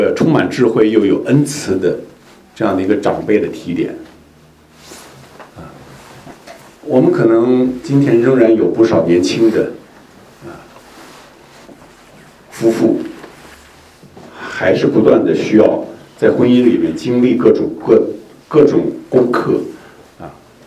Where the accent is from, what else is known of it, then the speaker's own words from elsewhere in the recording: Beijing, China; moved away as an adult; now in Vancouver, Canada; 我出生在北京，我父母就是在北京认识结婚的